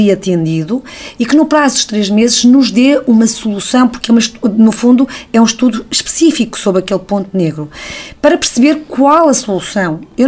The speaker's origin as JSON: {"language": "Portuguese", "town": "Fajozes", "region": "Porto", "country": "Portugal", "tie": "born or raised there", "said": "eu sou natural de Fajoses e que me deslocava no autocarro, agora muitas vezes no meu carro, para Vila do Conde."}